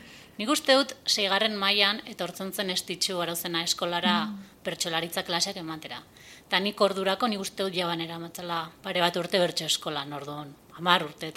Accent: Bera, Navarre, Spain; Beti bizi zan ez beran orduan, alde hortatik gustura.

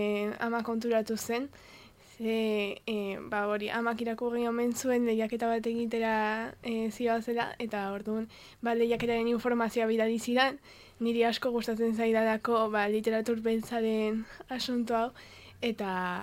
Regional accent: Aldatz, Navarre, Spain; ni aldazkoa naiz, lekun berri ondoan dagoen erre txiki batekoa, eta ba, San Fermin ikastoran ikastelari naiz, batxilergoa orain.

